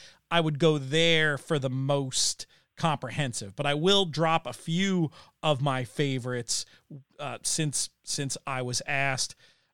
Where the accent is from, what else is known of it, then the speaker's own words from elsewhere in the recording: New York City, New York, United States; in some ways as a New Yorker, it feels silly to go to Vegas and eat at a place you can go in New York